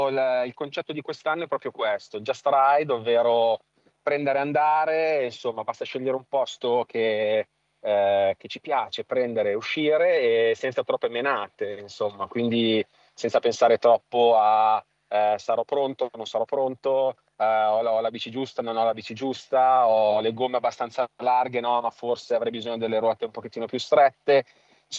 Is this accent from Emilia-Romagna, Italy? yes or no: no; Piedmont, Italy; essendo io piemontese, molto vicino al Lago Maggiore, quindi diciamo che siamo vicini di casa.